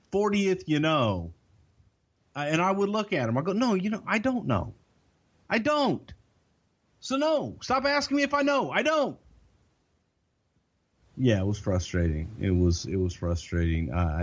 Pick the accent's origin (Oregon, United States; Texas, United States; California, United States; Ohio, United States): Texas, United States; Now, I'm a Southerner. I'm from Texas.